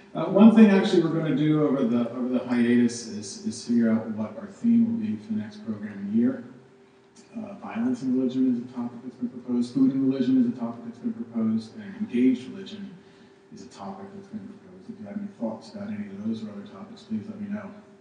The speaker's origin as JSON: {"language": "English", "region": "Massachusetts", "country": "United States", "lives_now": "Des Moines, United States", "said": "I hail from Massachusetts, more or less, and since moving to Iowa in 2002, in Des Moines, in 2005, we don't get back east as much"}